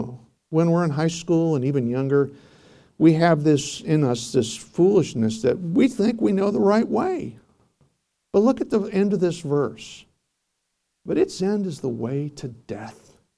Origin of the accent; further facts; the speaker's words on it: Palatine, Illinois, United States; And I was from Palatine, Illinois.